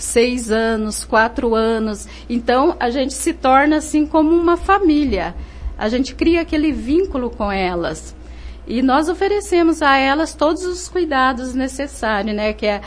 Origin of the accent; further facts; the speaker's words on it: Goiás, Brazil; Então, eu sou natural de Goiás e eu venho assim de uma família que pode se dizer bem religiosa, porque meu pai era diácono permanente e desde criança eu estudei em colégio de irmãs.